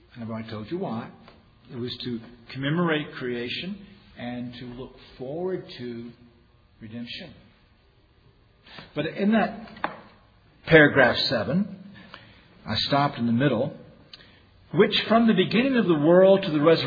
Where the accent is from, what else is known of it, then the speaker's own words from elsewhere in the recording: the South, United States; Now, I'm a Southerner, and we love our pork.